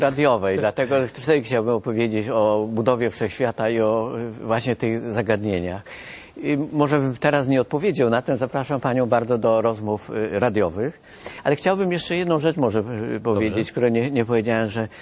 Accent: Kcynia, Kuyavian-Pomeranian Voivodeship, Poland; Ja wspominam o tym, bo się wychowałem w Kcyni.

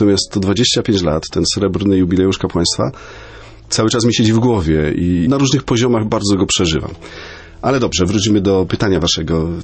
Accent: Podgrodzie, Subcarpathian Voivodeship, Poland; Ja pochodzę z cudownej wioski na Podkarpaciu, z Podgrodzia koło Dębicy.

